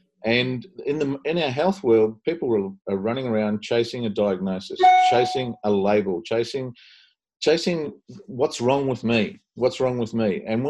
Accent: New Zealand; moved away as an adult; now in Australia; I grew up in New Zealand. So I did the high school there and then moved straight to Australia to study chiropractic in Melbourne and graduated and moved to the country

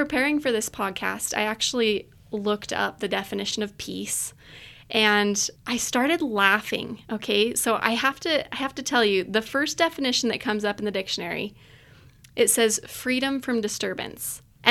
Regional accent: Idaho, United States; I grew up in Idaho, a small town in Idaho. Served my mission in Japan, graduated from Utah State University

